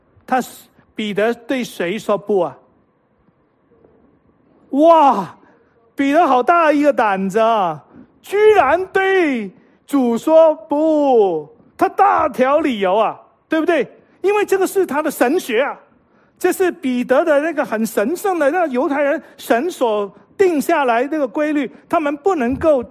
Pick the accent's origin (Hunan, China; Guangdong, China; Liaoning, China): Guangdong, China; 知道我们老广啊，好，广东烤鸭